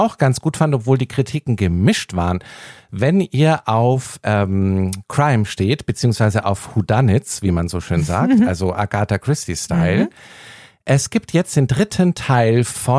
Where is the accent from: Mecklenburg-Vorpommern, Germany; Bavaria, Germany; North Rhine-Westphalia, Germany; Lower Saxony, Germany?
Bavaria, Germany; Ja, aber es ist ja, wie man bei uns in Bayern sagt